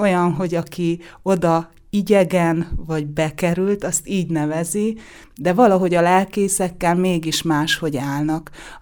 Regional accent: Nyírbogát, Szabolcs-Szatmár-Bereg, Hungary; A Nyírbogáti, mert ott töltöttem a gyermekkoromat, református templomot

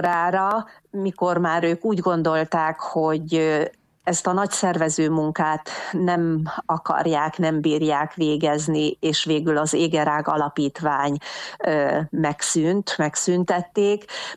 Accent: Moldava nad Bodvou, Košice Region, Slovakia; én szepsi származású vagyok, egy Szepsihez közeli kis településen, Tornaújfaluban születtem, illetve hát Kassán születtem, de ott nevelkedtem. Aztán mire iskolás lettem, akkor átköltözött a család Szepsibe, és én ezer szállal kötődök ehhez a kisvároshoz.

